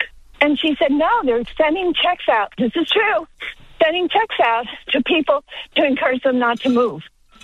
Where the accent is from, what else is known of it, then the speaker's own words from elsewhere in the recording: New Jersey, United States; I wouldn't have been as kind as you because I am from New Jersey.